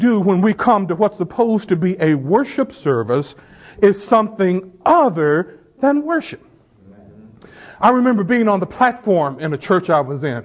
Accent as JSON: {"language": "English", "region": "the South", "country": "United States", "tie": "born or raised there", "said": "I grew up in the South. I grew up in a Baptist church in the South."}